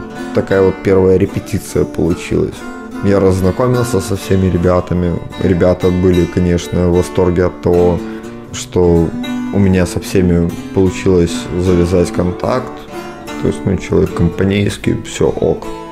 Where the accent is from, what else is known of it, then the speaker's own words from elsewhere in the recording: Belarus; А когда они узнали, что я белорус еще в придачу